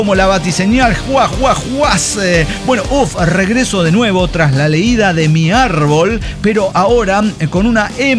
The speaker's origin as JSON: {"language": "Spanish", "region": "Sonora", "country": "Mexico", "said": "mi familia no puede pagar esto, somos gente pobre de Sonora"}